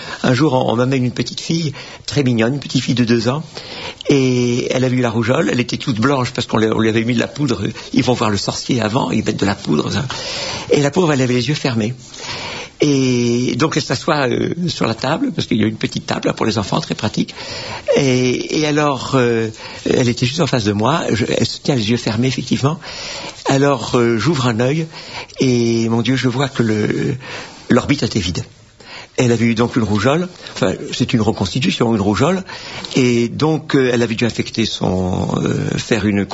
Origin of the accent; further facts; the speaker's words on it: France; Eh bien, je me promenais très facilement. En tant que Français, il n'y a pas de problème.